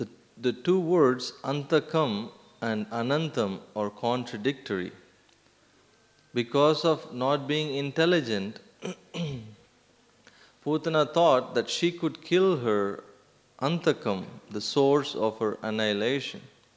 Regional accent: Tamil Nadu, India; moved away as an adult; also born or lived in New Zealand; I'm originally from South India, Tamil Nadu. I moved to New Zealand and I was studying there.

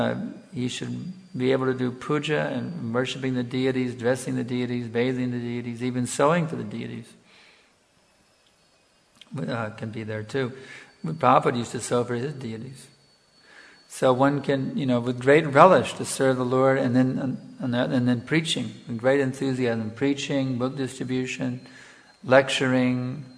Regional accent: United States; when I was a boy growing up in America, maybe it must have been the same in Europe too in those days, back in the 50s

